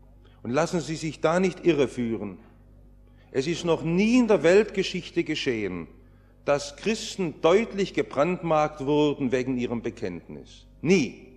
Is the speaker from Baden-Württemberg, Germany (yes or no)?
yes; Stuttgart, Baden-Württemberg, Germany; Ich bin in Stuttgart aufgewachsen, groß geworden und liebe Stuttgart.